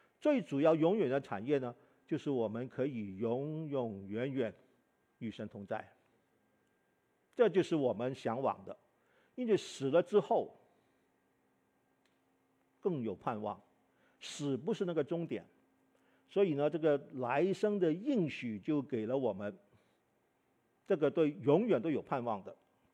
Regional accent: Hong Kong; 那可能跟我在香港长大的这个背景啊影响我。

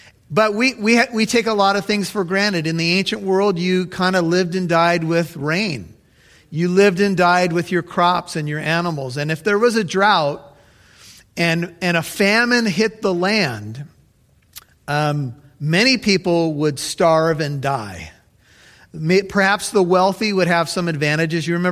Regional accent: United States; just because I had a MasterCard and I was an American.

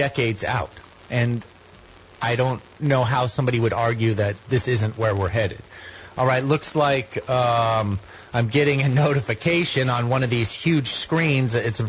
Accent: California, United States; from where I grew up out in the Hardscrabble Hills of East County, San Diego. Definitely hawk country

